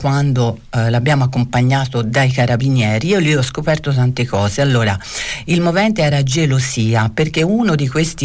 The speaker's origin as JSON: {"language": "Italian", "town": "Florence", "region": "Tuscany", "country": "Italy", "tie": "born there", "said": "sono nata a Firenze."}